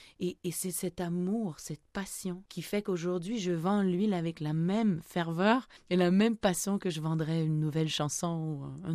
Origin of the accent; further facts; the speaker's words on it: Quebec, Canada; une terre que je ne connaissais pas, je viens du Québec, on avait des pommiers